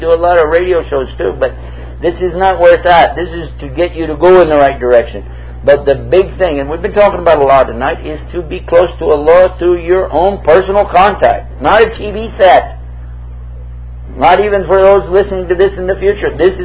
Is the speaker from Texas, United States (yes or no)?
yes; Houston, Texas, United States; also born or lived in San Antonio, United States / Dallas, United States; Actually, I grew up in Houston, moved to San Antonio, lived in Dallas, Fort Worth, Grand Prairie, Arlington, down in the valley, West Lecoq, Donna, Farr, McAllen.